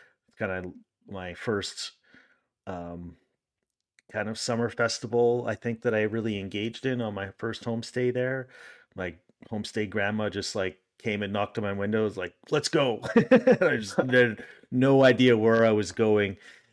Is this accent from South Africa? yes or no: no; Canada; being a Canadian, I'm not used to that heat.